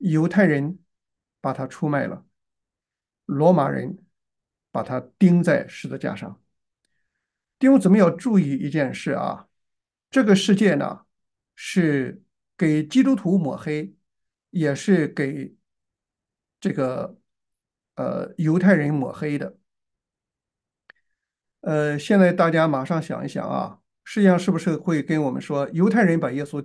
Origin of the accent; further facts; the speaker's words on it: China; 当然，我们中国人会觉得说：“哦，这不是我们中国人，是欧洲人。”